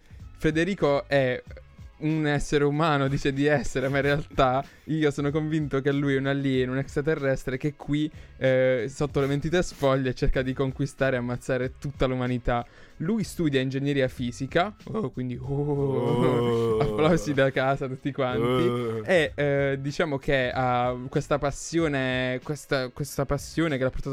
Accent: Foggia, Apulia, Italy; Si sente che sono di Foggia.

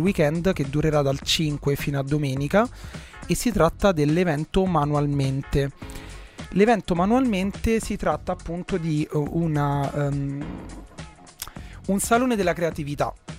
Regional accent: Frosinone, Lazio, Italy; Ma ti pare che io vengo da Frosinone e ho visto più cose del Piemonte che ce nasce?

